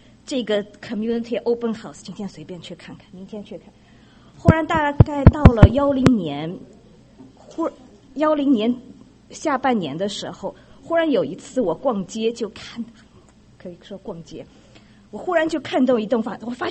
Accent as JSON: {"language": "Chinese", "region": "Shanghai", "country": "China", "tie": "born or raised there", "said": "因为我过去在上海长大，我们家有好大的3个很漂亮的阳台，"}